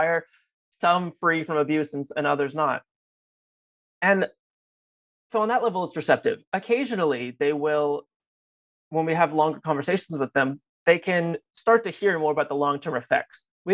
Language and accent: English; Colorado, United States; he's Colorado, which I'm from Colorado.